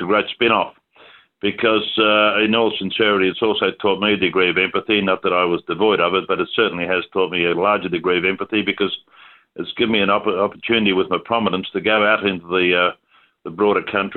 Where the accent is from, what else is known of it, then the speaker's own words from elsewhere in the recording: Australia; saying it as it is and being Australian, and we did push the boundaries